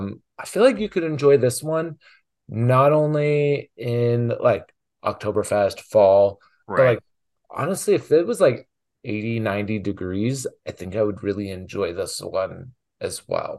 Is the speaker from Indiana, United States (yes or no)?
yes; Indiana, United States; which I grew up in Indiana, about 2 hour and a half to 2 hours away from Nashville.